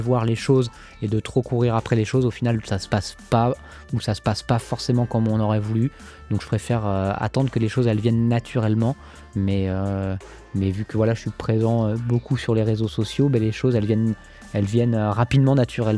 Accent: France; en tant que français

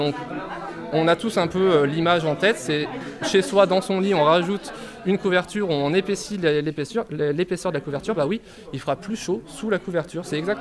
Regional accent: Douai, Hauts-de-France, France; je suis de Douai.

